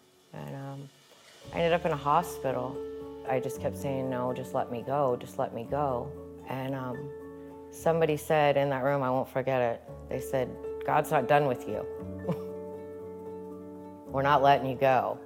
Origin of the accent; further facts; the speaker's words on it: Michigan City, Indiana, United States; I was born and raised in Michigan City, Indiana.